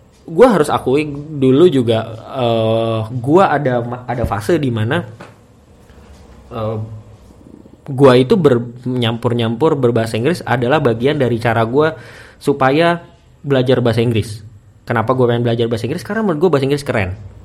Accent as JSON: {"language": "Indonesian", "town": "Bekasi", "region": "West Java", "country": "Indonesia", "tie": "born or raised there", "said": "Dan gue gak bisa berbahasa Kalimantan, gue gak bisa berbahasa Banjarmasin atau Samarinda. Tapi gue dari kecil ditinggal di Bekasi, tapi gue gak bisa bahasa Sunda juga gitu."}